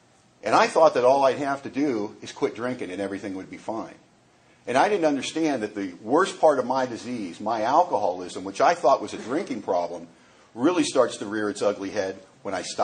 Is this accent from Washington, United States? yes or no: yes; Bellingham, Washington, United States; I'm not from Seattle. I'm from Bellingham, Washington. We are closer to Vancouver, Canada, than we are to Seattle. We're about 20 minutes from the Canadian border.